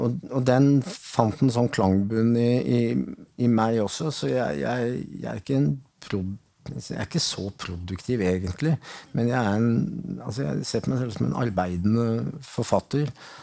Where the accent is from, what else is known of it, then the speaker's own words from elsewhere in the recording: Denmark; jeg er ikke produktiv, jeg er dansk